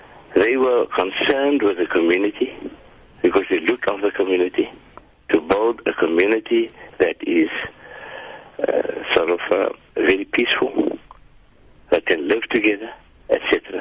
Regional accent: Constantia, Western Cape, South Africa; born there; I was born in Constantia in 1945.

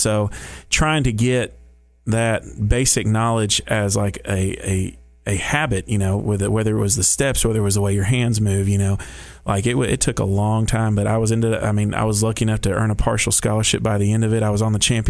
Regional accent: Dominican Republic; now in United States; So I said, no, I grew up in the Dominican.

